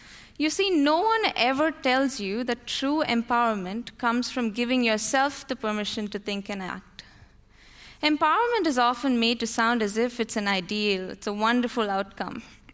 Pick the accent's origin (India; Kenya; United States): India; As an Indian, I felt embarrassment and disbelief.